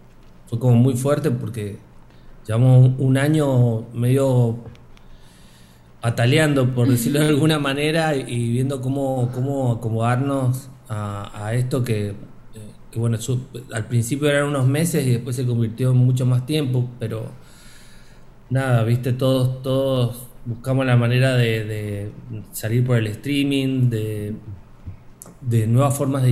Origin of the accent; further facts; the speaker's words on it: San Juan, Argentina; nosotros somos muy sanjuaninos los dos.